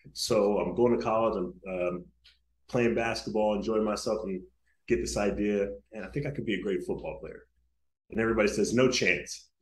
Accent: Stockton, California, United States; I grew up in Stockton, California, man, the oldest of three boys.

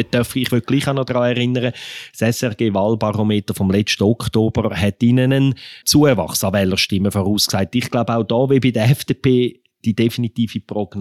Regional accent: Aargau, Switzerland; würde ich als Aargauer doch noch einwenden.

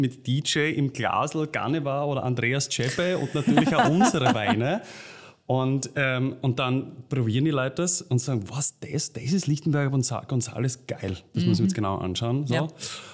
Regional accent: Styria, Austria; Wir sind ja beide aus der Steiermark. Ich bin aufgewachsen am Ziereck.

